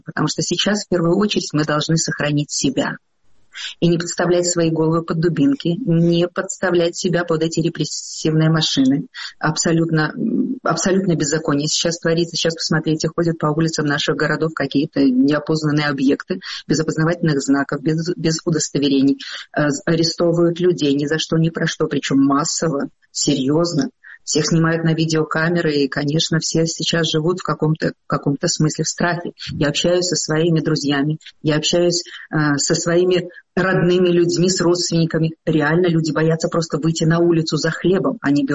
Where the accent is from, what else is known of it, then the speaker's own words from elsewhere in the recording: Belarus; born there; Я родилась в Беларуси. Я родилась вообще в Советском Союзе.